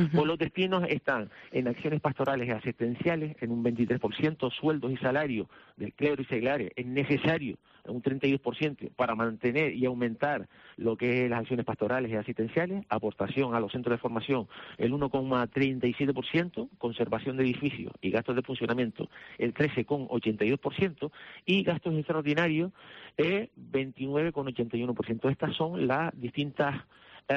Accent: Agaete, Canary Islands, Spain; yo que soy de Agaete

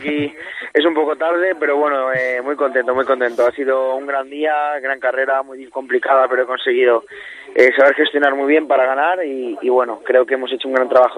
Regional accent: San Sebastián de los Reyes, Community of Madrid, Spain; Yo creo que mi pueblo, mi zona donde me he criado y creo que me siento de allí.

